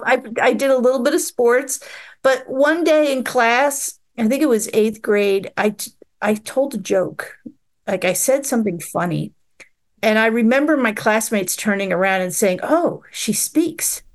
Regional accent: Southold, New York, United States; I grew up in Southold, Long Island. So if you picture the map of Long Island, there's two forks. I grew up on the North Fork. So it was very, at the time, it was very rural. One stoplight.

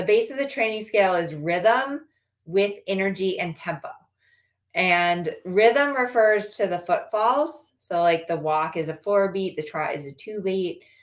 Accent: Colorado, United States; now in California, United States; I grew up in Colorado. My mom still lives in Colorado, but I left and moved to California.

